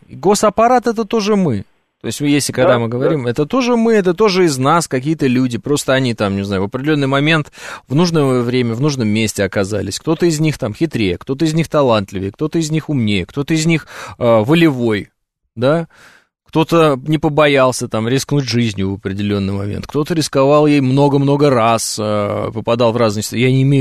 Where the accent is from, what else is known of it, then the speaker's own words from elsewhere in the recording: Orenburg Oblast, Russia; А вот я же просто из Оренбургской области, я примерно знаю, какая там земля, да?